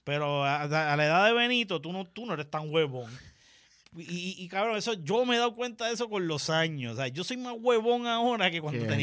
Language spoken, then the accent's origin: Spanish; Puerto Rico; han luchado por defender nuestra identidad como puertorriqueños